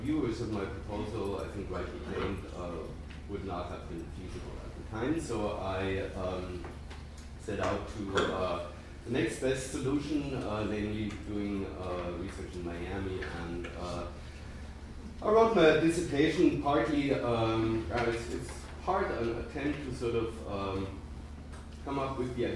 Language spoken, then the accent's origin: English; Germany; English is a second language; let me tell you a little bit about, first about, where I'm coming from. As you may have noticed from my accent, I'm German.